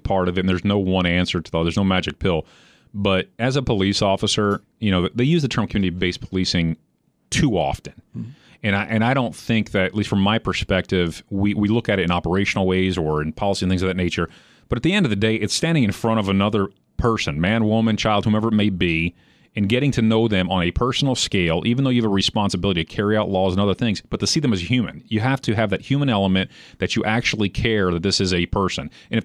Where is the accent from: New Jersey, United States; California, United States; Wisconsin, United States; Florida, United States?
New Jersey, United States; Trenton; Like I grew up in Trenton, New Jersey. And there were racial problems there.